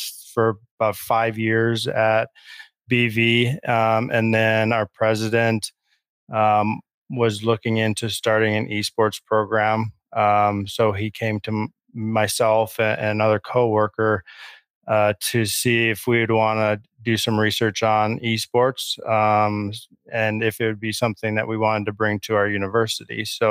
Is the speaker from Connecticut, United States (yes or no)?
no; Minnesota, United States; I have a twin brother, and we, you know, played on our Nintendo quite a bit. But we grew up in northern Minnesota, so we did a lot of outdoors things as well.